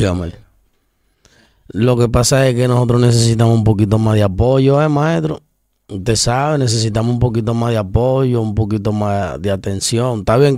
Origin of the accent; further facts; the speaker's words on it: Santo Domingo, Distrito Nacional, Dominican Republic; Yo soy guachupitero, yo vengo de Guachupita.